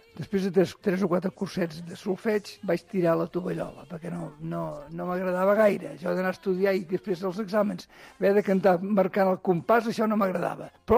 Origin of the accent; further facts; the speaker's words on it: Ullastrell, Catalonia, Spain; sóc fill d'Ullastrell, tinc 68 anys, el mes que ve em faré 69.